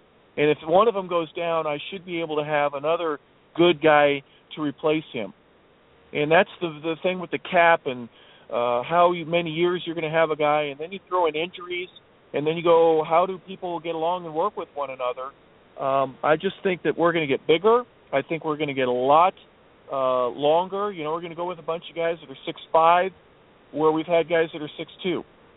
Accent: Los Angeles, California, United States; I'm a former USC fan. I'm from Los Angeles.

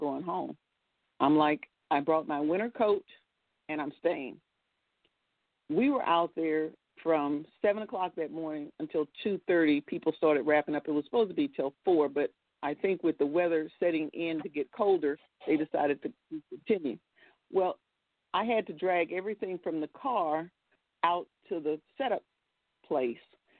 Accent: the South, United States; if you like cold weather, I can send you all of this because I'm from the South.

